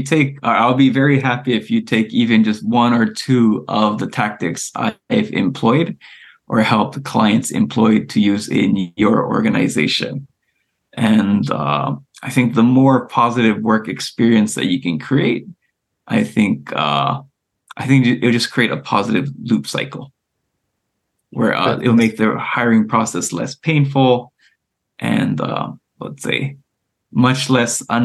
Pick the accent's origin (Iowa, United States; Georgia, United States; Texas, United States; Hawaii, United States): Hawaii, United States; So I'm originally from Hawaii, but and my family has land there.